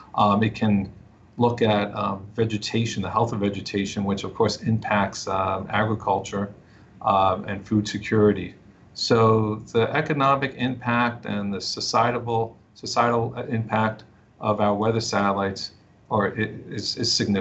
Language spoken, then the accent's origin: English; New Jersey, United States; I grew up in New Jersey, and I remember always being up for a snowstorm.